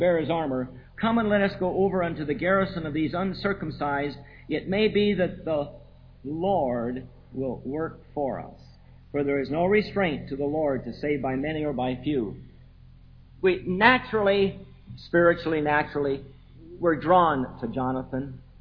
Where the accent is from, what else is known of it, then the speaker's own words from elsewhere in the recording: Colorado, United States; I'm not from this county. I'm from Jefferson County in Colorado.